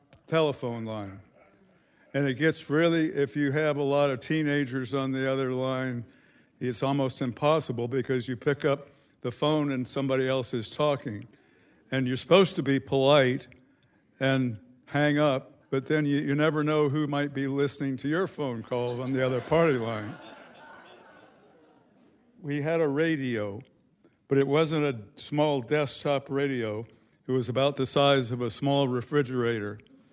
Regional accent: Jacksonville, Florida, United States; now in Kodiak, United States; I grew up in Jacksonville, Florida, and when I go back to visit my sister occasionally, I always get the question from my schoolmates, why do you live in Kodiak, Alaska?

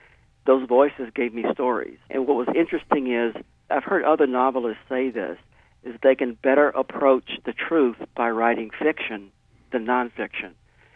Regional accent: Mississippi, United States; moved away as an adult; I grew up in Mississippi as a kind of a closeted gay man, and I made it until I was 29 years old and then just had to escape.

